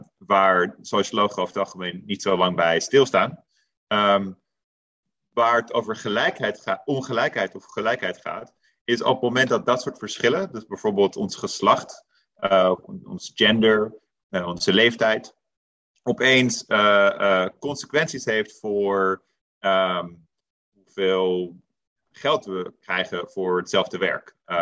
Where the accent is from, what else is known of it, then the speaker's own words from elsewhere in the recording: Amsterdam, North Holland, Netherlands; also born or lived in United States / London; ik ben geboren getogen in Amsterdam. Heb daar gestudeerd, ben uiteindelijk in Amerika beland, aan Harvard, waar ik ben gepromoveerd, een tijdje les heb gegeven ook. Ik heb ook in Londen gewoond en gewerkt.